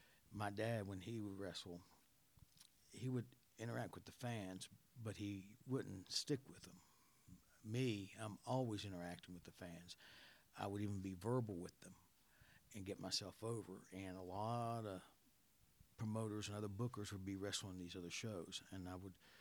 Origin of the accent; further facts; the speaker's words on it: West Virginia, United States; also born or lived in Paterson, United States; I was raised in West Virginia. I was born in Paterson, New Jersey, but I was raised since I was 5 years old, 1975, in West Virginia.